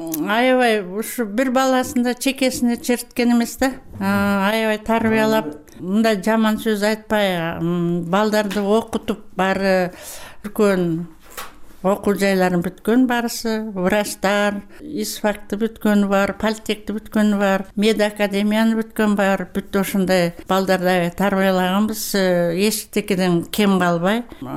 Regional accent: Kazakhstan; Kyrgyz is a second language; Мен анча кыргызчаны түшүнбөйм да, казакмын да.

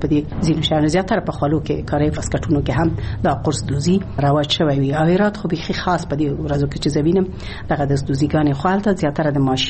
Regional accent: Ghazni, Afghanistan; born there; زه په غزنی کې زیږیدلې ما او د غزنی خلک مې لیدلې دي

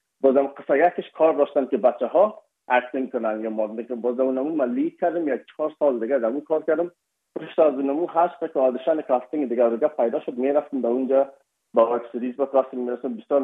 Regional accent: Afghanistan; بخصوص ما از افغانستان هستیم، یکم اک لهجه و فرق داشت.

